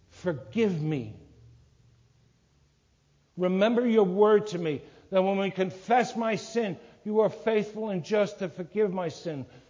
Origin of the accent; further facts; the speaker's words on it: New York, United States; I'm not a farmer. I'm from New York.